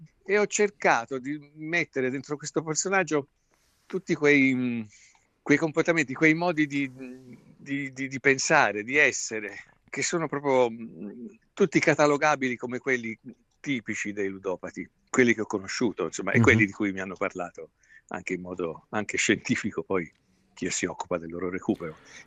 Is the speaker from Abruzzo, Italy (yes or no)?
no; Livorno, Tuscany, Italy; Io poi, sai, sono un livornese doc, diciamo